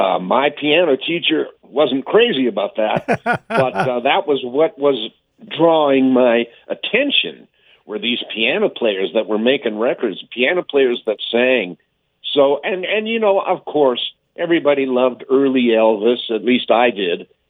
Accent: Winnipeg, Manitoba, Canada; I grew up in Winnipeg. I know what cold is.

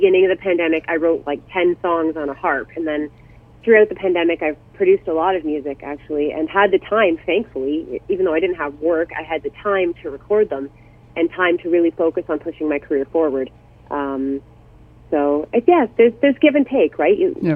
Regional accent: Toronto, Ontario, Canada; now in Shelburne, Canada; I am from Shelburne, Ontario, originally from Toronto.

